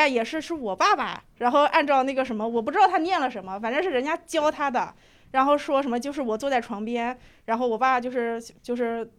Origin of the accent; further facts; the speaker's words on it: Nanjing, Jiangsu, China; 我是南京的，然后我妈妈是南通的